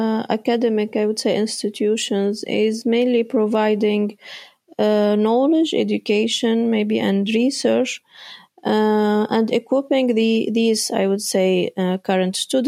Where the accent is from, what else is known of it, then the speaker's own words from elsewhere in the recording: Oman; also born or lived in Tunisia; now in Netherlands; I am originally from Tunisia, but I was raised in Oman.